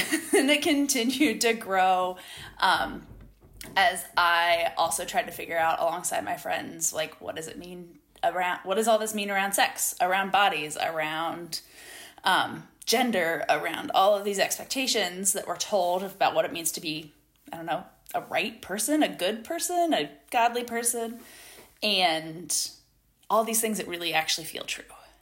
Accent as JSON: {"language": "English", "region": "Ohio", "country": "United States", "tie": "born or raised there", "said": "I was born and raised in Ohio. I am an Ohioan by, certainly by place and in part by heart, though I'm also a Southerner now because I've been living in the Southeast U.S. for over 20 years."}